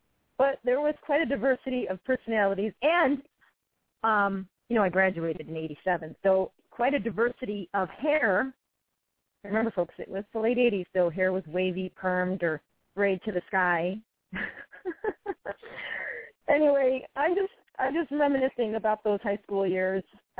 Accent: United States; I guess it brings back great memories when I was growing up on the Northwest Side. Going back to my roots, speaking of my roots in Northwest Side, my old high school is giving me, I'm being honored with an award tomorrow

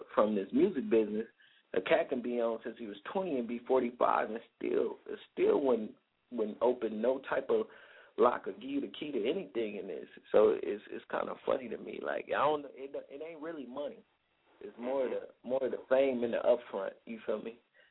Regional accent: Compton, California, United States; Oh, I'm from Compton, California. You know, if you come to California, I'm in a little small city in between Los Angeles and Carson, you know.

